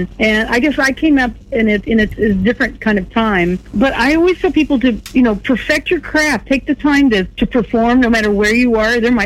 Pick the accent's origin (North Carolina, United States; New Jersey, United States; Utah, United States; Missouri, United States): Missouri, United States; Here's a song my friend and Opry sister … wrote especially for me about my home state.